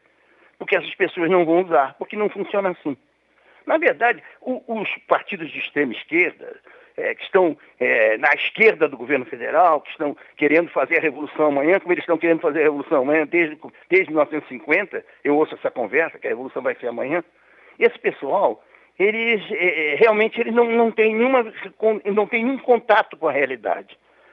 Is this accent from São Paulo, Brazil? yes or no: no; Rio de Janeiro, Brazil; eu sou do Rio de Janeiro, e na época estava no Rio de Janeiro